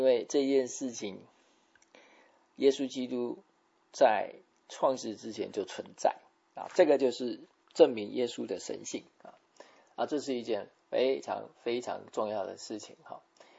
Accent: China; 当然我们通常讲好像我们中国人的嫡长子一定要是大老婆 正式

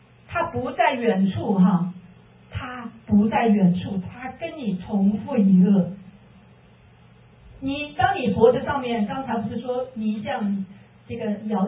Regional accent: Wuhan, Hubei, China; 是我是武汉人，我用武汉话跟神祷告，因为我已经没有力气用普通话跟神说，我只有武汉话，

